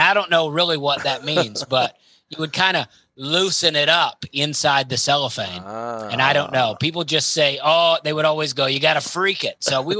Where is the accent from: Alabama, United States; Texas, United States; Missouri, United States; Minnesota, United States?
Alabama, United States; moved away as an adult; now in Charleston, United States; I grew up in Alabama and moved to Charleston, South Carolina